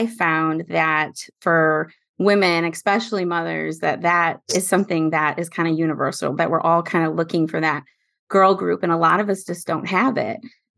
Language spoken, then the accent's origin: English; Midwest, United States; also born or lived in San Jose; I grew up in the Midwest. I lived in California for a few years. And now being on the East Coast